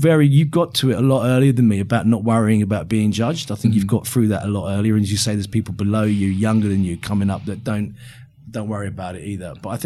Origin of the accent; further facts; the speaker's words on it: East of England, United Kingdom; I'm a kid from Essex.